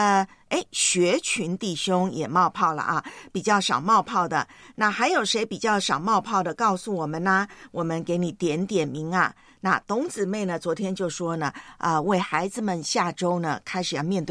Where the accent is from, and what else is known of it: Taiwan; born or raised there